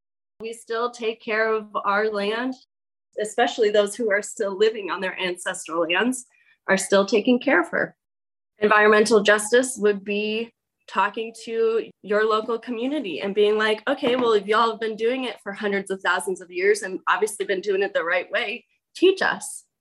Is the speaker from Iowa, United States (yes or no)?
no; Illinois, United States; now in Texas, United States; So I grew up near Chicago, and I had a very different education than a lot of my friends that have lived here in Texas.